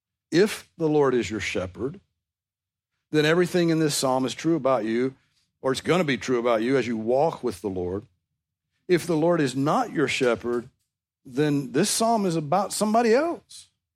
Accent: the South, United States; I grew up in the South. Everybody's a Christian here. My parents took me to church, therefore, I must be a Christian.

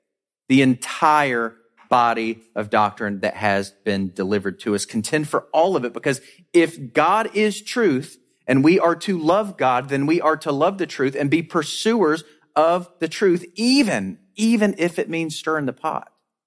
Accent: Georgia, United States; accent: Central Georgia; if I put on my Central Georgia accent where I was raised, good gracious, y'all

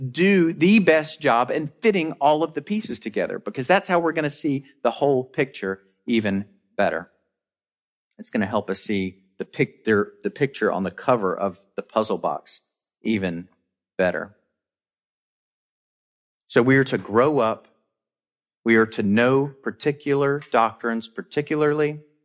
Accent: Georgia, United States; accent: Central Georgia; if I put on my Central Georgia accent where I was raised, good gracious, y'all

